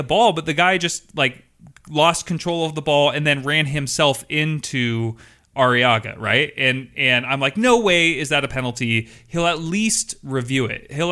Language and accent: English; Seattle, Washington, United States; and we're from Seattle